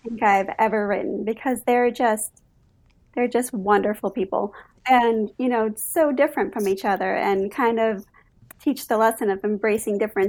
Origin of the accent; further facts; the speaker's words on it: Massachusetts, United States; I grew up in Massachusetts on the water. So the water to me is just like magic.